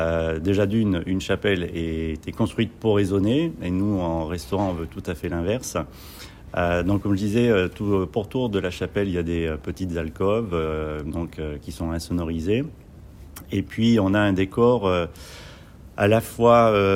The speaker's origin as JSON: {"language": "French", "country": "France", "tie": "born or raised there", "also_born_or_lived": "Brittany / Metz / Paris / Monaco", "lives_now": "Montluçon, France", "said": "j'étais en Bretagne, à côté de Saint-Malo, Metz, Paris, Monaco, le Périgord, et j'ai grandi en Auvergne-Limousin. Donc voilà, j'ai un peu presque fait le tour de la France, donc et puis voilà, on a posé ses valises il y a maintenant presque 4 ans, ouais, à Montluçon"}